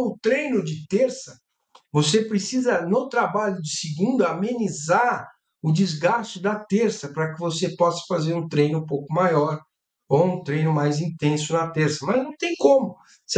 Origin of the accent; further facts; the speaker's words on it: São Paulo, Brazil; Eu era goleiro, então eu jogava no timinho da rua ali, na Vila Madalena, onde eu nasci. Não é mais vila, né? Agora é Madalena, só tem prédio.